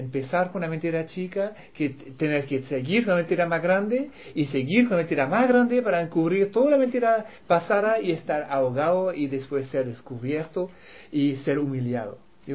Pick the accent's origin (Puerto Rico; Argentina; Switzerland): Switzerland; En mi país somos los campeones del mundo de la diplomacia. Los suizos en Ginebra hay la ONU, la OPEP, toda la organización con 3, 4, 5 palabras están allá.